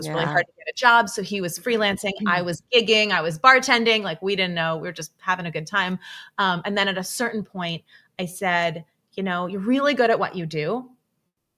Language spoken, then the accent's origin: English; New York City, New York, United States; I'm born and raised in New York City, hustling my whole life to figure out, you know, what I wanted to do.